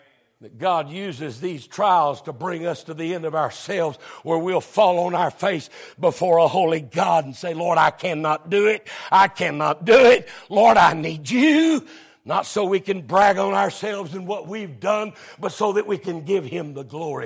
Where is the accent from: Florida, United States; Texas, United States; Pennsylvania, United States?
Texas, United States; Now, I'm from Texas, so I'll use a horse.